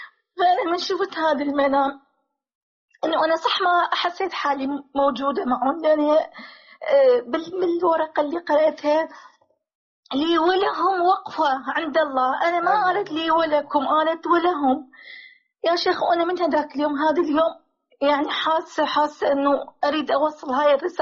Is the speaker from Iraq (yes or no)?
yes; Iraq; moved away; زوجت مسلم غصبا عنهم وهاجرت من العراق